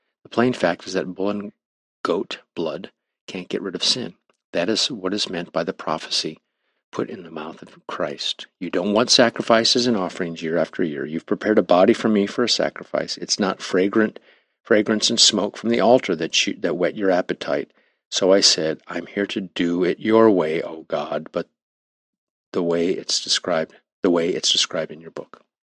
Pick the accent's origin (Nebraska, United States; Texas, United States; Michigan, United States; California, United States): Nebraska, United States; I was brand new from Nebraska. I didn't know downtown LA from anything.